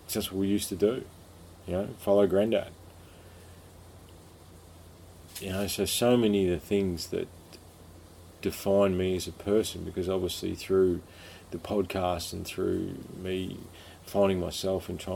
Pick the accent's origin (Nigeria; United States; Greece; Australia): Australia; Victoria; You know, I grew up in Victoria, you know, had a sharing in my hand 8 months of the year.